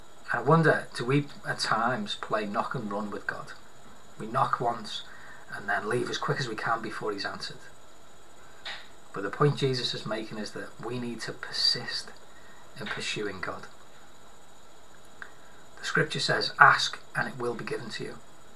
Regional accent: Liverpool, North West England, United Kingdom; When I was a kid growing up in Anfield, this would have been about 1993

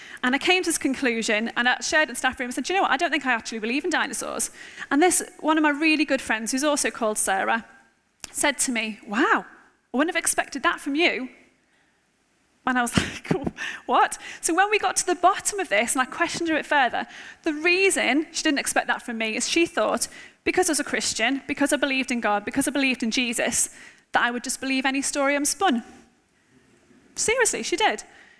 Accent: Netherton, North West England, United Kingdom; also born or lived in Aintree / Maghull; now in Middlesbrough, United Kingdom; I was born in Netherton, just lived in Aintree just up the road for most of my life. Went to school in Netherton. I went to church in Netherton as a small child. We moved to McGull when I was 16.

